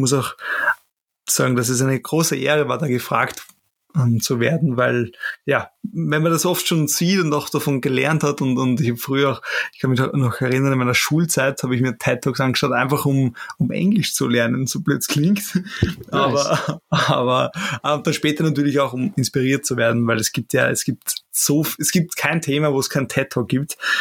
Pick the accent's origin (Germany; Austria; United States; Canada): Austria; Das wissen wir Österreicher vor allem. Ich muss auch sagen, ich habe auch einen leichten Akzent